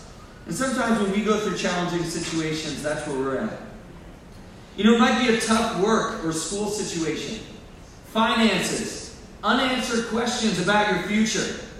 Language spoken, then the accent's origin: English; Hope, New Jersey, United States; I grew up way out in West Jersey in Warren County in Hope, New Jersey